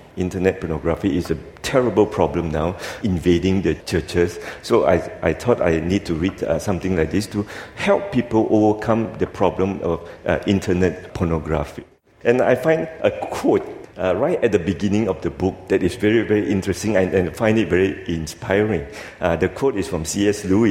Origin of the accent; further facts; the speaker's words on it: Indonesia; You know why? I come from Indonesia. You see, I'm wearing a batik here. You see, I come from Indonesia.